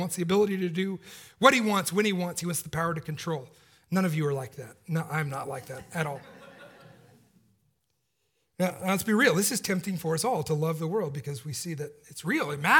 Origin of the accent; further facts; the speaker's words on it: Atlanta, Georgia, United States; Miss Winners was the name of the chicken place in where I grew up in Atlanta.